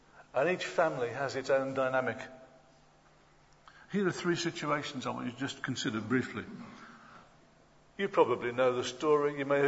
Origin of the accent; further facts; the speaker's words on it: Midlands, United Kingdom; I'm from the Midlands. You may not be able to tell, but I am. Some people thought it was South Africa, but it's not.